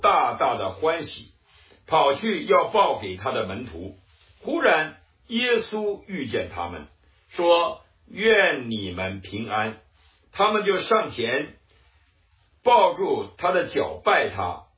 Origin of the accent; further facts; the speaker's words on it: China; now in United States; 所以呢，美国人也不戴口罩啊，我们中国人戴了口罩。